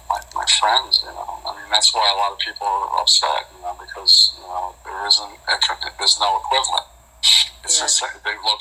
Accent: New York, United States; I mean, you know, I mean, I grew up in New York. What a nightmare.

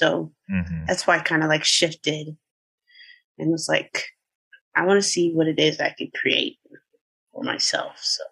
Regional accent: Jacksonville, Florida, United States; So, like, growing up in Jacksonville, my dad, he worked by the beaches.

